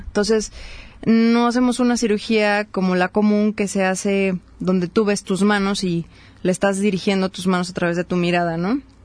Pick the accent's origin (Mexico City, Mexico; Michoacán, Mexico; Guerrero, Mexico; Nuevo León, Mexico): Mexico City, Mexico; Yo soy de Ciudad de México, ahí nací, ahí crecí